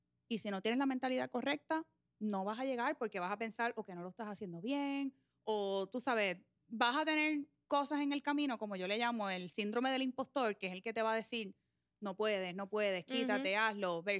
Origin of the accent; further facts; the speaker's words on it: Puerto Rico; porque como buenos puertorriqueños muchas veces no las comemos